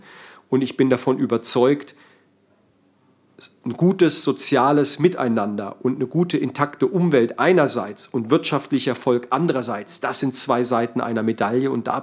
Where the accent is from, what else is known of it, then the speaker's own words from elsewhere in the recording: Heidelberg, Baden-Württemberg, Germany; Ich bin in Heidelberg groß geworden. Ich bin mit GIs, mit amerikanischen Soldaten vor der Haustür groß geworden.